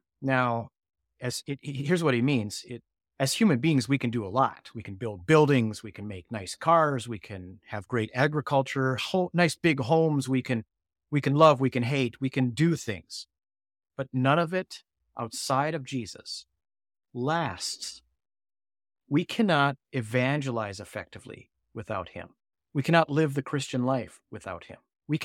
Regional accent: United States; Yeah, I'm an American, and my government, most of the government, is vying for a ceasefire.

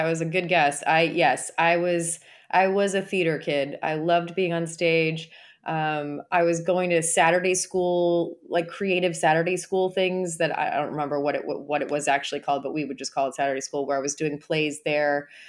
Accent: Illinois, United States; moved away as an adult; now in Los Angeles, United States; I mean, I've lived here longer than anywhere else, but I grew up in the Chicago suburbs. And then I moved to Los Angeles in 2000.

